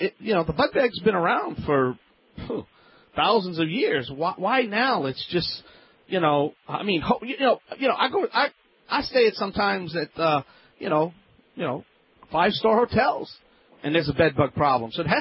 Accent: Louisiana, United States

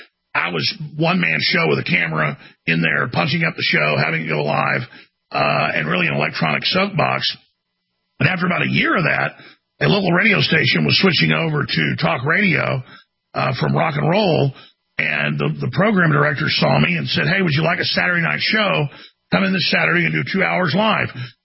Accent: Rockwall, Texas, United States; also born or lived in Dallas; I was born in Dallas. And I grew up in a suburb outside Dallas, Rockwall

